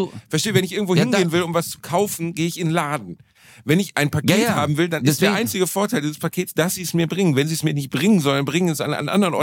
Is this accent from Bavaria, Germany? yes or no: no; Gelsenkirchen, North Rhine-Westphalia, Germany; Ich bin ja unter sehr asozialen Bedingungen aufgewachsen in Gelsenkirchen.